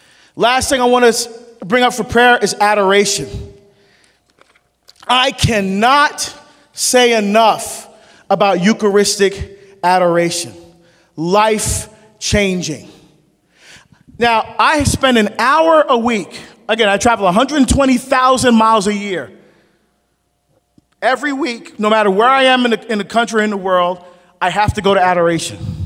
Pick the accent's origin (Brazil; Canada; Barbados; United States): Barbados; born there; I was born in Barbados in the West Indies. My father was a professional singer, professional entertainer. In fact, other than the Barbados national anthem, my father has the most popular song in the history of our country.